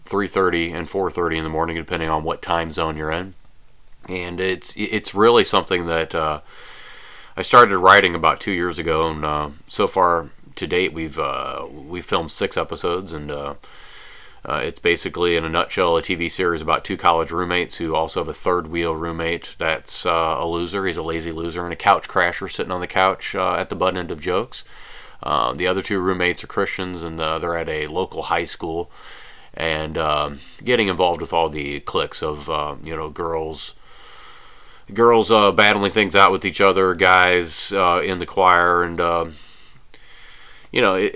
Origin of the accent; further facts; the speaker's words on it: St. Louis, Missouri, United States; yes, I'm an actor from St. Louis, Missouri, a producer, director, writer, like yourself.